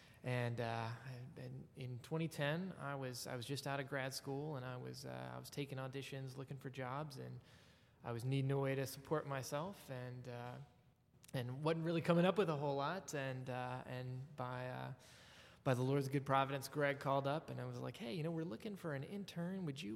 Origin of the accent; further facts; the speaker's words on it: Franklin, Tennessee, United States; I grew up in Franklin, though, and the pastor there at Parish Presbyterian also happened to, he's very involved in education